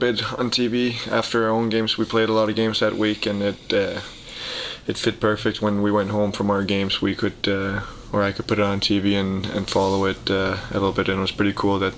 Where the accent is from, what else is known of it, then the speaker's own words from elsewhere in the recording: Herning, Central Denmark Region, Denmark; I mean, growing up, being from Herning, we had the first NHL player, Frans Nilsson.